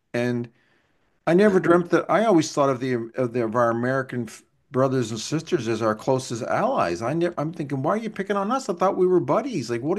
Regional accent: Canada; I'm a Canadian. I want to be a Canadian.

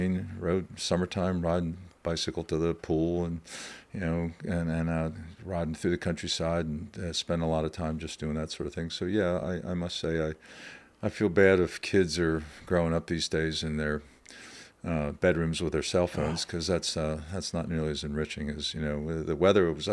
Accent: Elizabethtown, Pennsylvania, United States; I grew up in Elizabethtown, Pennsylvania, not far from where we're sitting.

